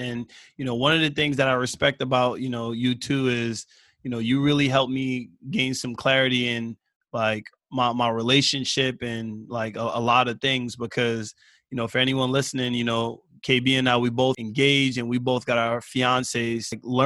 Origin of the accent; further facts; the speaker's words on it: Queens, New York, United States; That's where we from. Like we grew up in Queens, like we grew up in the hood